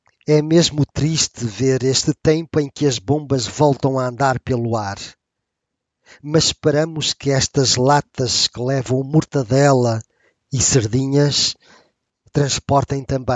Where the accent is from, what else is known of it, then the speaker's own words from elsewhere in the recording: Portugal; born there; also born or lived in Angola; Eu nasci em Portugal, mas vivi cerca de 10 anos em Angola. Regressei a Portugal antes do 25 de abril de 74